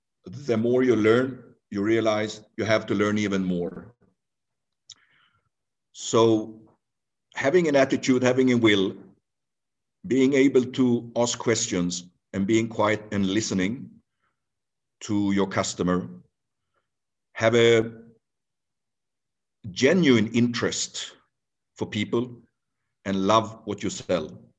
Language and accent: English; Tanzania; also born or lived in Sweden; I'm born and raised in Tanzania. I've lived in Sweden, worked in sales, moved back to Tanzania 7 years ago.